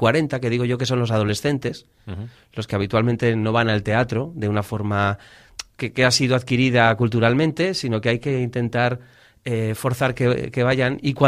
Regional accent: Gijón, Asturias, Spain; De Asturias, de Gijón.

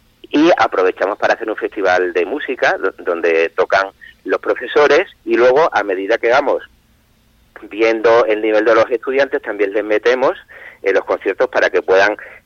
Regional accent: Seville, Andalusia, Spain; Soy sevillano, pero mi madre era de Ampuero

